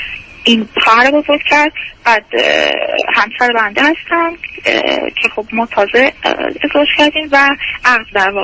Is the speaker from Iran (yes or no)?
yes; Isfahan, Iran; من اصفهانی هستم، ایشون هم ساکن اصفهانم، 30 سال ساکن اصفهان هستم اما اصالتا شهر دیگه ای هم مشهد.